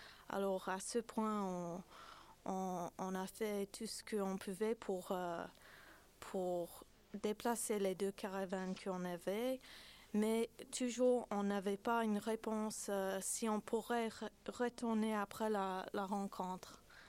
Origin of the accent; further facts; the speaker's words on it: United States; French is a second language; je suis américaine, alors je ne suis même pas russe